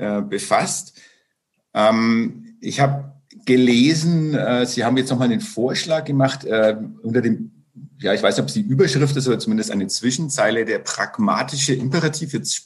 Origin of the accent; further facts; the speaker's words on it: Nuremberg, Bavaria, Germany; Und man selber ist ein bisschen, ja, wahrscheinlich schon ein bisschen unbedarft aufgewachsen in Nürnberg und in Nürnberg drumherum.